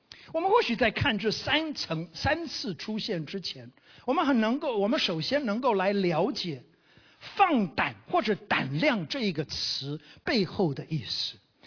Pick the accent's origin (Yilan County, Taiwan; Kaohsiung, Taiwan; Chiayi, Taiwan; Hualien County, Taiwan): Kaohsiung, Taiwan; moved away as an adult; also born or lived in Pingtung / Taipei; now in United States; 我其实是在台湾出生长大的，我的父母亲在台湾有25年的时间，我是在屏东出生，高雄跟台北长，念大学的时候我才回到了美国。